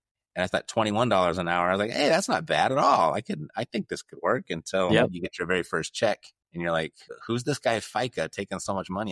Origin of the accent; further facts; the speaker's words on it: Irvine, California, United States; also born or lived in Newport Beach, United States; Born and raised in Newport Beach, California at the famous Hoag Hospital. From there, I spent most of my elementary, middle school, in high school, all in Orange County. Ended up spending most of my time in Irvine.